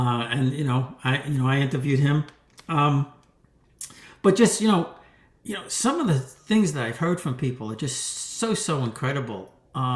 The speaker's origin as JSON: {"language": "English", "town": "College Point", "region": "New York", "country": "United States", "tie": "born or raised there", "also_born_or_lived": "Whitestone, United States", "said": "Yeah, where I grew up, I was born in Whitestone and moved to a small area, all part of New York City, College Point."}